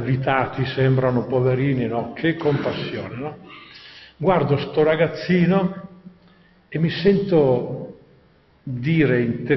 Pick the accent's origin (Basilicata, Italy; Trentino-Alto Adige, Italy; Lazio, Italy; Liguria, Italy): Trentino-Alto Adige, Italy; Io vengo dall'Alto Adige, per cui là sono tutti bilingui.